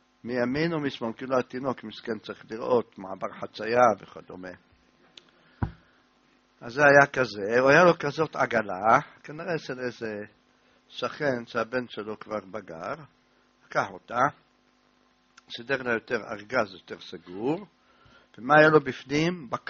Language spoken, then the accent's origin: Hebrew; Jerusalem, Jerusalem District, Israel; אני ירושלמי מכיר.